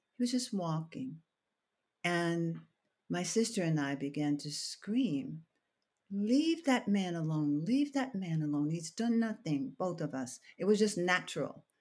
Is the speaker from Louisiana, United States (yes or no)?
no; Washington, District of Columbia, United States; Well, I grew up in Washington, D.C., when it was still called Chocolate City.